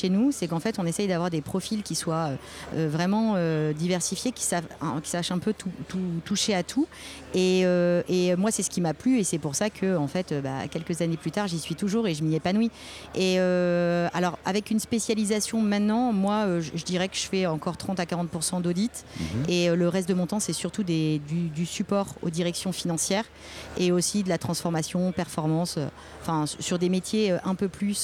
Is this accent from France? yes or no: yes; Normandy, France; Alors moi j'ai grandi en Normandie, pas très loin du Havre, et j'ai fait mon école de commerce ici, l'EMN.